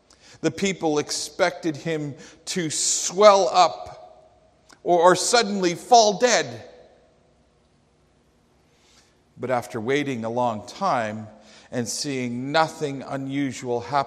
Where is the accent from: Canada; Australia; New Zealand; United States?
Canada; Coaldale, Alberta; Now, I grew up in Alberta, two provinces away from here, in a tiny little town. My hometown is Coaldale.